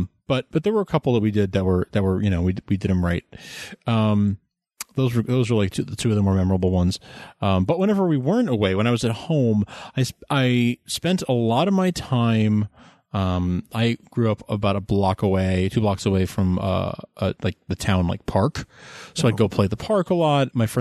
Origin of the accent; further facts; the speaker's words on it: New York, United States; I grew up on Long Island in New York, and there were a lot of free shows and things